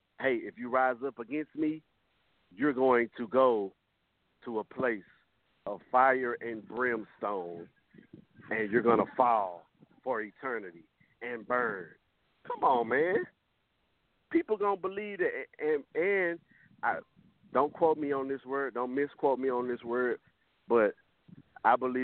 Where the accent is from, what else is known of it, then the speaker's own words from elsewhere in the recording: Fort Worth, Texas, United States; I grew up a Southern Baptist. Obviously, I'm from the South. I'm from Fort Worth.